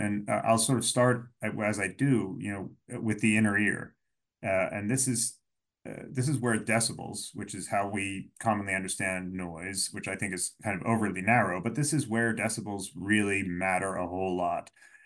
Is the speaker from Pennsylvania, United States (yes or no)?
yes; Pittsburgh, Pennsylvania, United States; You know, I'm from Pittsburgh, and we used to have steel mills up and down the rivers there, and they've all disappeared.